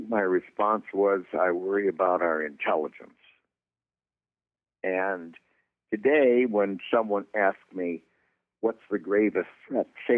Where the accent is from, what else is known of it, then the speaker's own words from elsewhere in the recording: Chicago, Illinois, United States; and I'm from Chicago.